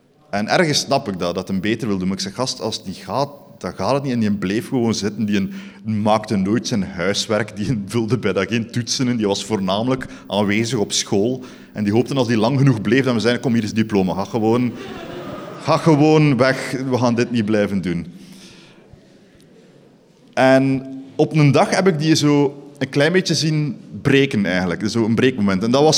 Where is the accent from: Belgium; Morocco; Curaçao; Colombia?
Belgium; Eeklo, Flanders; ik kom origineel van Eeklo en daar zijn niet echt kunstscholen.